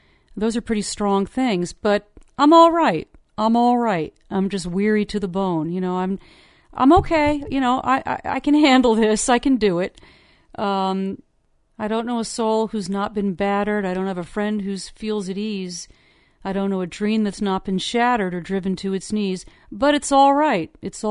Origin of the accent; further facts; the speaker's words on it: United States; You know, here we are Americans. We've got three meals a day.